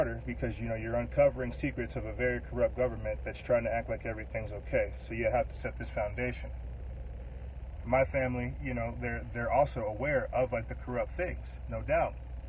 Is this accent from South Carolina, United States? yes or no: yes; Florence, South Carolina, United States; also born or lived in Texas / California / New Mexico; I come from South Carolina, you feel me? Flovetown, Florence, South Carolina, 803. But I've been I've been raised all over. You know, I've grown up in Texas, California, New Mexico, clearly.